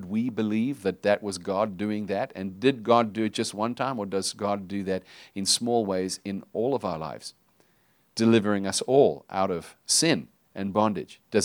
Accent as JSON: {"language": "English", "country": "South Africa", "also_born_or_lived": "United Kingdom / United States", "said": "Forgive me, I'm sort of South African / British / American, and my accent is probably weird."}